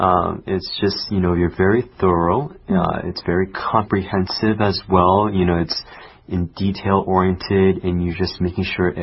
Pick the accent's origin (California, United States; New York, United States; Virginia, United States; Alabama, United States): California, United States; It's conducted along California's rocky coastline. I'm from California.